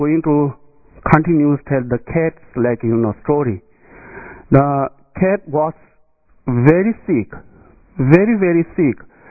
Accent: Tibet, China; English is a second language; like when I was young, I come from Eastern Tibet.

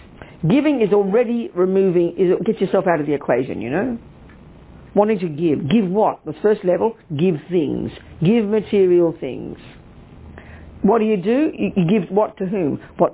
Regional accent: United States; I'm just trying to show off because I'm American as well

